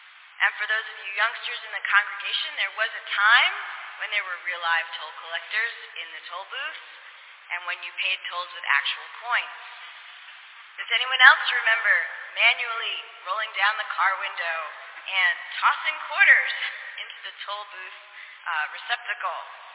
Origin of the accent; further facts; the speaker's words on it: New Jersey, United States; I'm not a philosopher, but I am from New Jersey, so I can relate to this.